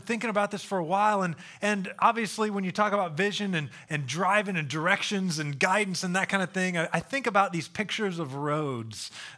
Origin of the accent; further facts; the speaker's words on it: Indiana, United States; I grew up in Indiana, and everything's laid out in central Indiana on a grid, and there's cornfields on the side of every one.